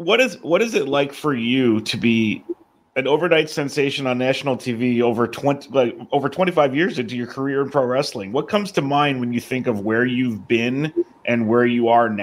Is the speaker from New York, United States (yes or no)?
yes; New York, United States; I'm not from Brooklyn, but I do have family in Brooklyn, but I am a New Yorker.